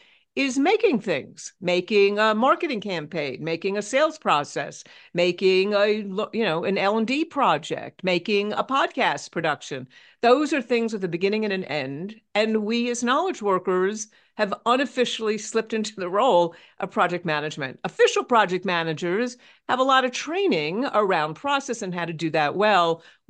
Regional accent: New York City, New York, United States; now in Tucson, United States; I born and raised in New York City. I'll get my accent out of the way. But I live in Tucson, Arizona

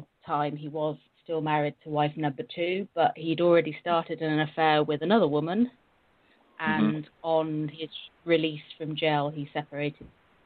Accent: England, United Kingdom; I am a 47-year-old divorced and single female. I come from England.

